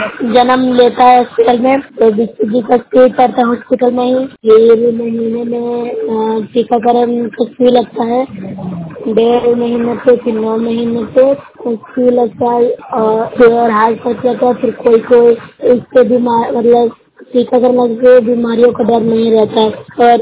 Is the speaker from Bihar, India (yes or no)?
yes; Bihar, India; मैं न्यूट्रल प्रखंड से बोल रही हूँ, जिला नालंदा की निवासी हूँ।